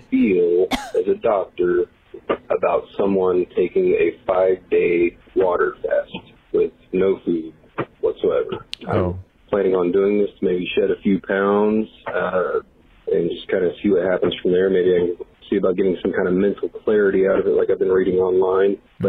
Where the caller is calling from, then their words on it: Kansas City, Missouri, United States; I'm from Kansas City, Missouri.